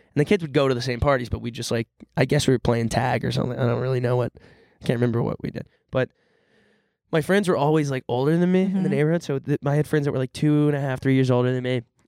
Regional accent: Texas, United States; You know, so I grew up in Texas.

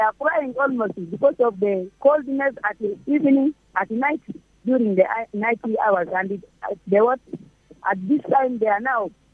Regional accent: Kajo Keji, Central Equatoria, South Sudan; Actually, we are from Kajikeji side because the situation there is not good.

